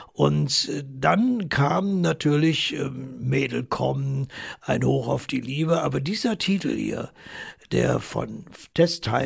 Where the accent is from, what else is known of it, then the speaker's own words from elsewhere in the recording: Göttingen, Lower Saxony, Germany; besonders hier in meiner Heimatstadt Göttingen